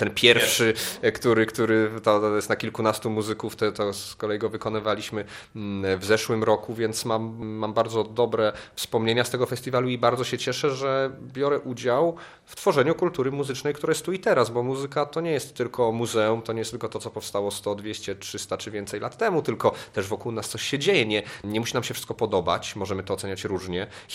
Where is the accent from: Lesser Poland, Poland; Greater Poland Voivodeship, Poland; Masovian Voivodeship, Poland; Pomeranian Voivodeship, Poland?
Greater Poland Voivodeship, Poland; Poznań; No ja się urodziłem w Poznaniu i mieszkam tam do dziś.